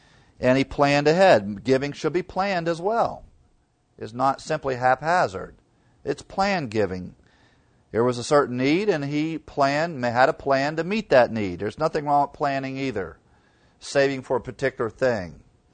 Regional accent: Ohio, United States; growing up in Ohio, we would sell seeds. It shows you're from farm country when you sell

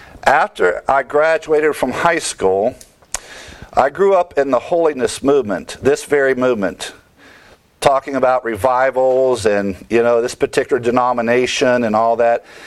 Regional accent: Ohio Valley, United States; I grew up in that in Ohio Valley. Kentucky is just further south.

